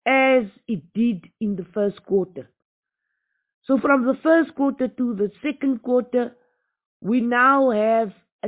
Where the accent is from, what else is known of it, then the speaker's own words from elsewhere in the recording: Northern Cape, South Africa; you know, we are from the Northern Cape. I'm from the Northern Cape.